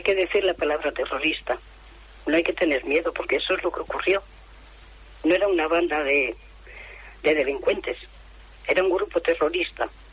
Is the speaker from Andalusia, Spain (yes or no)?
no; Getaria, Basque Country, Spain; born there; Porque nosotros vivimos en el Goibar, pero yo nací allí en Getaria. Mi hermano nació en Azcoitia y mi otro hermano nació en San Sebastián.